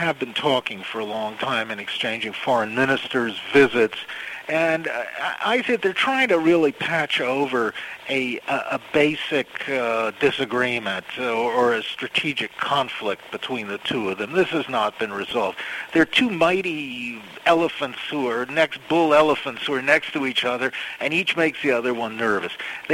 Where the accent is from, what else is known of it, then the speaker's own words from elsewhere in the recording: United States; They declared me, I'm an American, as a journalist, they declared me persona non grata